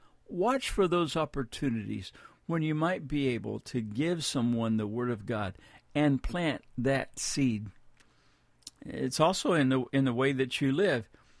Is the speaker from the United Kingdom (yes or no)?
no; Midwest, United States; You know, I grew up in the Midwest, and I was used to seeing farmers.